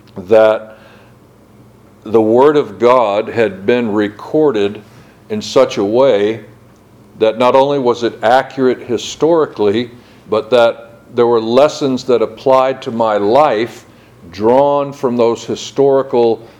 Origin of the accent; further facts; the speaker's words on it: Florida, United States; And I'm from Florida, actually from Florida, and I've lived there most of my life, a few places other than that.